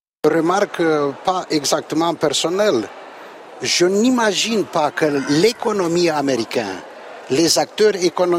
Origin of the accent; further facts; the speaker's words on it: Romania; Pour moi, en tant que Roumain, l'isolationnisme, c'est le pire